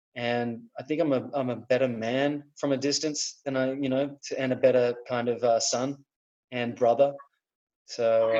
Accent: Australia; Kind of like a small little beach town, you know, a very insular type of place.

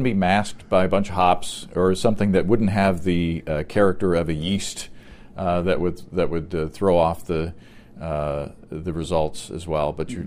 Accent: Hot Springs, Arkansas, United States; I come from Hot Springs, Arkansas, which has both hot springs coming up out of the ground at like 140 degrees Fahrenheit

